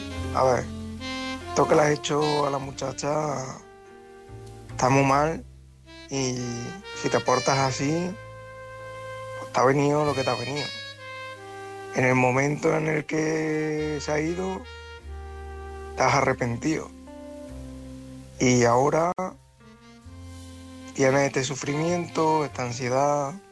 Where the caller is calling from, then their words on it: Córdoba, Andalusia, Spain; corresponsal de Córdoba